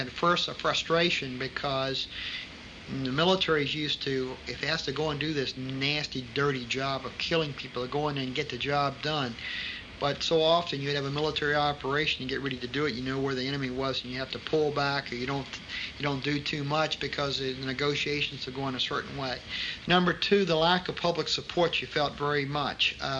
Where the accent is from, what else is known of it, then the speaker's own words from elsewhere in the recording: Virginia, United States; Now, I was from the South in the United States, which is the Virginia, the old Confederacy, from the Civil War.